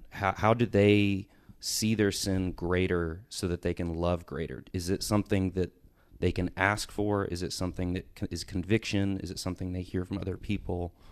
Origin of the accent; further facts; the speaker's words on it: Chattanooga, Tennessee, United States; from Chattanooga.